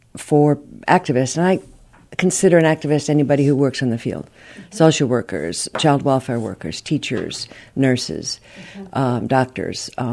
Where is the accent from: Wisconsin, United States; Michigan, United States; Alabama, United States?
Michigan, United States; Brighton; moved away as an adult; also born or lived in New Jersey; Well, I was born and raised in Brighton, Michigan, and went to Michigan State, and then left for about 40 years